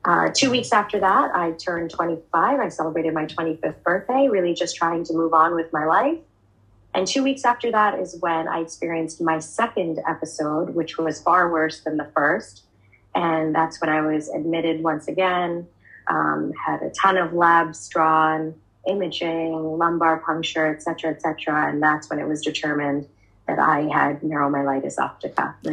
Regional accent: New Jersey, United States; And I was born and raised in New Jersey, so American by nationality, but my parents are from Bangladesh

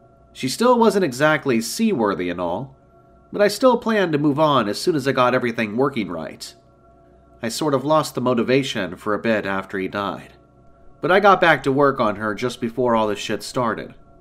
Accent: Pennsylvania, United States; now in Vermont, United States; I was born and raised in Pennsylvania, but my folks died some years back, so I don't have much reason to go back there when I came home.

